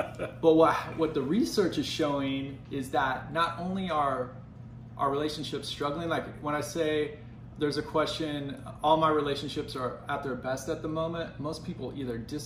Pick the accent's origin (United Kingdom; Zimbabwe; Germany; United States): United States; Salt Lake City, Utah; Salt Lake City, Utah.